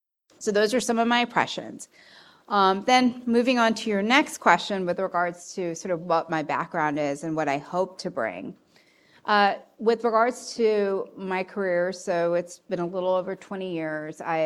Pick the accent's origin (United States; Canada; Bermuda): Canada; born there; Unfortunately, I was not a U.S. citizen. I was born in Canada.